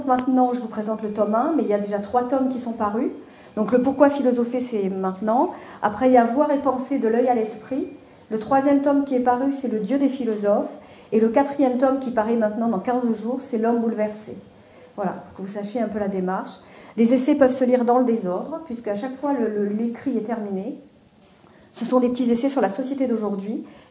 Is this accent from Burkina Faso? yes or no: no; Southern France, France; Je viens du sud de la France, alors c'est vrai que je suis ravie d'être parmi vous.